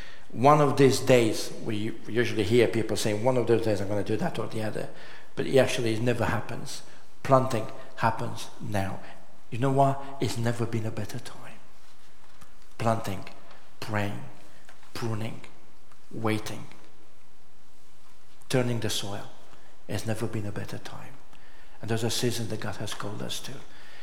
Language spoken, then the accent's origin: English; United Kingdom; I can call myself as a Brit.